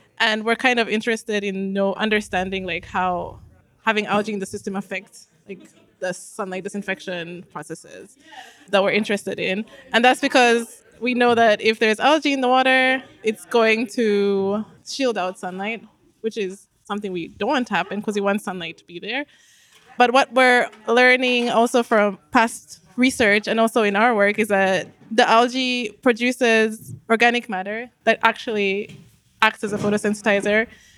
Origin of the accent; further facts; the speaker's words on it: Zambia; So yeah, so I'm originally from Zambia.